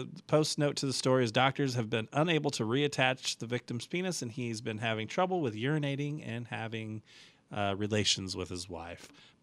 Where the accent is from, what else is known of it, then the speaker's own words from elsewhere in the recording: Illinois, United States; I'm from the Illinois side of the St. Louis area, I don't mean East St. Louis. I grew up about 25 minutes northeast of St. Louis.